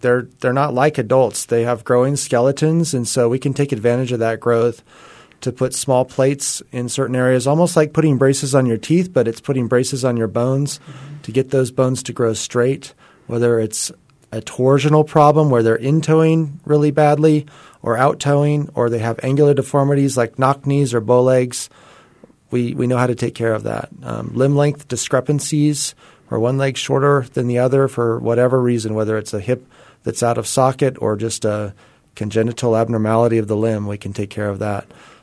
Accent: Lake Tahoe, California, United States; now in El Paso, United States; Okay, I grew up in Lake Tahoe, California, and I went to school in Utah at Brigham Young University.

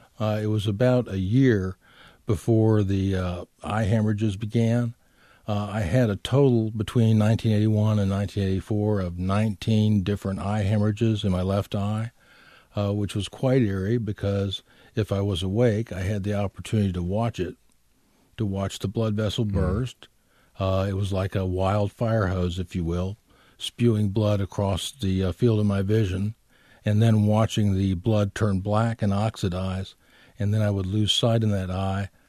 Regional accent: Iowa City, Iowa, United States; I did. It was really the first place where we had time to settle down. Dad was at the VA hospital in Iowa City from 1970 to 1980. It gave me a chance for the first time to put my roots down.

